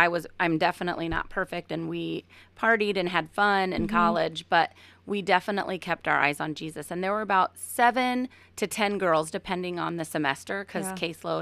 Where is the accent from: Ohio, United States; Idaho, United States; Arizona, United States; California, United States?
Ohio, United States; Westerville; Well, I'm from Columbus, Ohio, and I lived in a suburb outside of that, which is called Westerville.